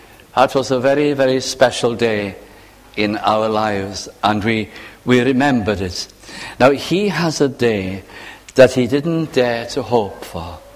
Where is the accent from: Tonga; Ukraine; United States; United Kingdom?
United Kingdom; Wales; I was brought up in Northwest Wales as a child.